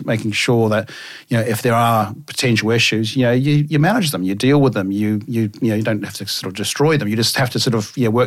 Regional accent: New Zealand; Being a Kiwi

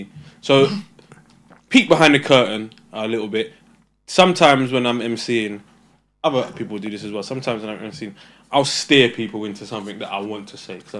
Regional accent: Nigeria; You know, I don't think he knows I'm Nigerian.

